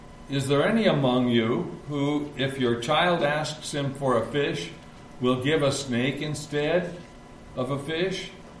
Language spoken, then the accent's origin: English; Stanton, Nebraska, United States; I grew up in Stanton, Nebraska. These three come from Nebraska, so they know what I'm talking about.